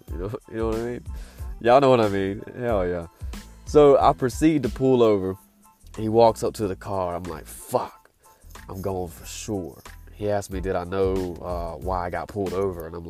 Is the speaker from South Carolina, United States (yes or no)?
yes; Greenville, South Carolina, United States; because I'm from Greenville, South Carolina, you need to get your license situated.